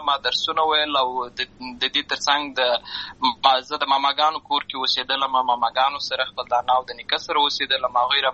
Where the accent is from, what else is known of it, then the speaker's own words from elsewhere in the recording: Lashkar Gah, Helmand, Afghanistan; زه په اصل کې د اروزګان ولایت یم، اما زه په هلمند ولایت لشکرګاه کې پیدا شوی یم، همالته لوی شوی یم، همالته مې ښوونځی لوستی ده، همالته مې ټول ژوند مې له هماغه ځای څخه پیل شوی دی، خو په اصل کې زه د اروزګان ولایت څخه.